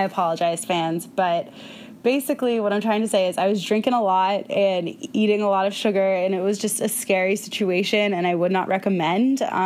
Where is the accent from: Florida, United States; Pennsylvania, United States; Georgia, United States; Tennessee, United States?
Florida, United States; Jacksonville; I know my hometown, I swear, I think we would walk 3 miles because everything's so spaced out in Jacksonville